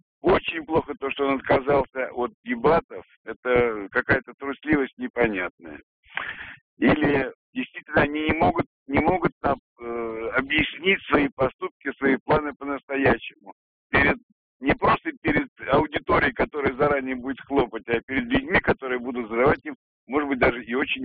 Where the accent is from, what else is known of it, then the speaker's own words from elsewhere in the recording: Moscow, Russia; я из Москвы, я пожилой человек.